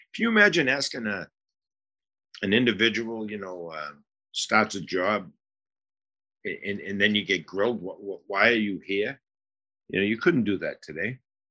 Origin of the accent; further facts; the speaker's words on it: Boston, Massachusetts, United States; 5 of them despised me because I was from Boston.